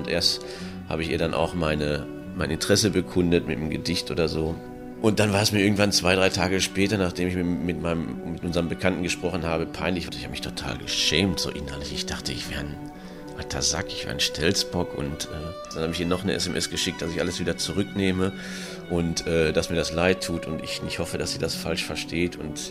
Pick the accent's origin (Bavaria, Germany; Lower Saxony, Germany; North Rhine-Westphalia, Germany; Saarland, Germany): North Rhine-Westphalia, Germany; Dortmund; Ich komme aus Dortmund